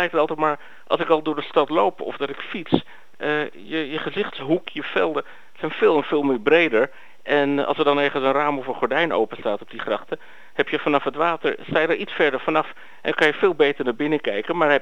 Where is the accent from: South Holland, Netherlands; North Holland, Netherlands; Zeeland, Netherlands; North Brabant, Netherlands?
North Holland, Netherlands; Amsterdam; En daar gaan wij als Amsterdammers een klein beetje aan voorbij.